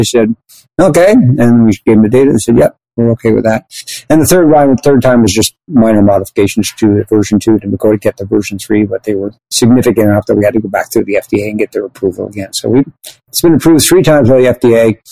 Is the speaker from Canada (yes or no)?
yes; Canada; because I'm a Canadian.